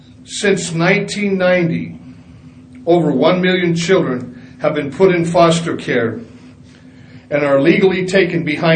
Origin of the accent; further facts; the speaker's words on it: California, United States; I hail from San Bernardino County, the largest county under your purview.